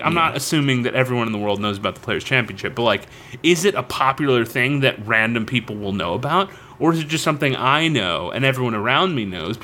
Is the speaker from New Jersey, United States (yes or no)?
no; Florida, United States; And if you lived where we grew up in Florida, you know about it because it's in North Florida, right?